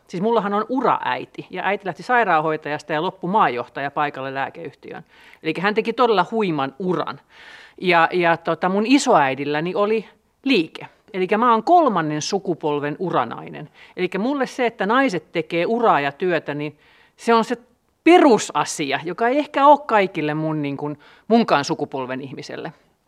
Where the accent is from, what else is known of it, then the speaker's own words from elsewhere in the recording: Helsinki, Uusimaa, Finland; Mä oon ihan helsinkiläinen. Mä oon parisalkainen helsinkiläinen